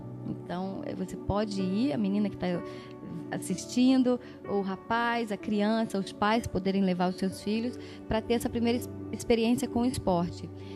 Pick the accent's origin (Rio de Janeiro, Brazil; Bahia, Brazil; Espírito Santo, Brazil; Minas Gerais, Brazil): Espírito Santo, Brazil; Vila Velha; Sou nascida em Vila Velha, começando a ser criada em Jardim Azteca, e aos 4 anos de idade fomos para Barra do Jucu.